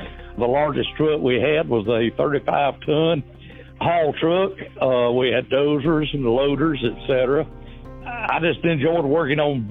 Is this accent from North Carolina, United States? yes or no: yes; Kings Mountain, North Carolina, United States; I grew up here in Kings Mountain, right outside the mine.